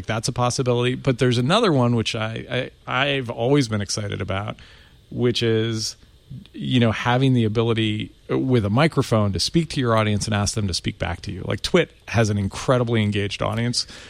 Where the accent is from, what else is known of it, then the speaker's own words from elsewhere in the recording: Iowa, United States; I grew up in Iowa and my parents sold eggs.